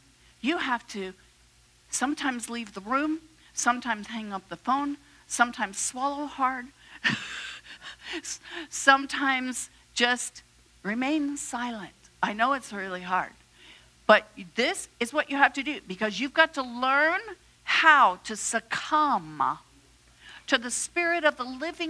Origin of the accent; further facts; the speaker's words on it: Ireland; And so I would just lose my temper, and then I go, I'm Irish.